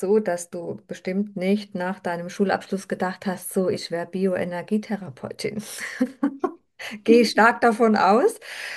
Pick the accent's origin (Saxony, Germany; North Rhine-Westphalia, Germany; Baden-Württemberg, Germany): Baden-Württemberg, Germany; Mannheim; Ich komme aus Mannheim